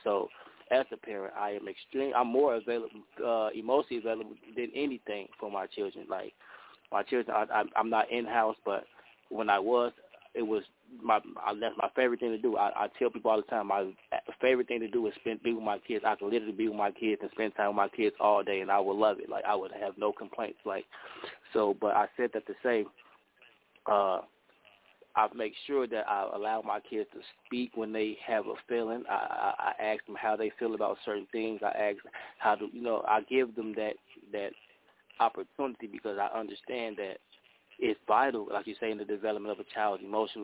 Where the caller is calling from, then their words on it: Chicago, Illinois, United States; First of all … I'm calling in from Chicago.